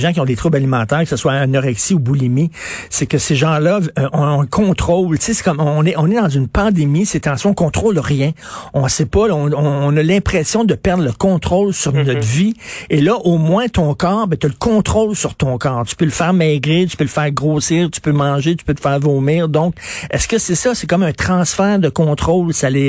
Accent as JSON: {"language": "French", "town": "Verdun", "region": "Quebec", "country": "Canada", "said": "Moi, je viens de Verdun"}